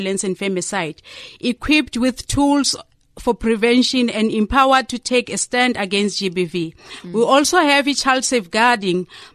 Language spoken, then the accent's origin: English; Bushbuckridge, Mpumalanga, South Africa; now in Mshololozi, South Africa; I was born and raised in a rural area called Mabarule, Bushbuck Ridge site. So I am a typical Shangani lady.